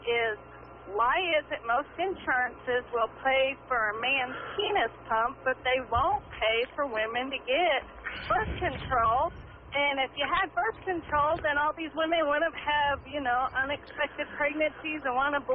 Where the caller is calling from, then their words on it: Rolla, Missouri, United States; I'm calling from Rolla.